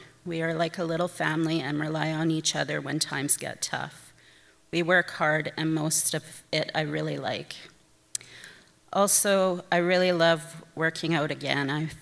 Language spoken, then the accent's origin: English; Alberta, Canada; I grew up in Alberta and I'm 51 years old. I was raised in a strong Catholic household and religion was a big part of my life until I was 18.